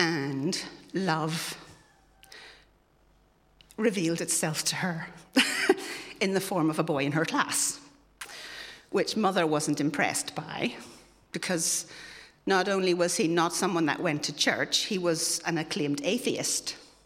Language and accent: English; Ireland; So I'm Irish, so when it's sunny, you go to the beach.